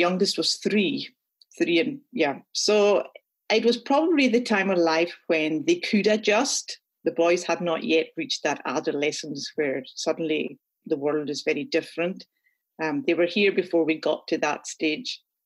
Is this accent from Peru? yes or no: no; Scotland, United Kingdom; now in Grand Rapids, United States; We are Scottish, as you'll detect from my accent. So we came here in 2007.